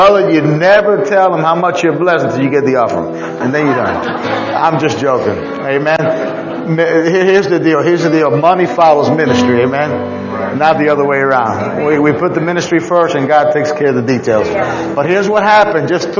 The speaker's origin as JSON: {"language": "English", "region": "New York", "country": "United States", "said": "You know, I'm a Puerto Rican. I'm a New Yorker."}